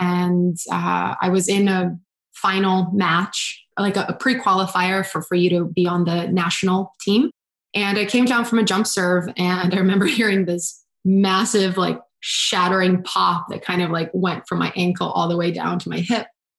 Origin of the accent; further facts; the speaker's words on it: Brazil; So as I said, you know, I grew up in Brazil.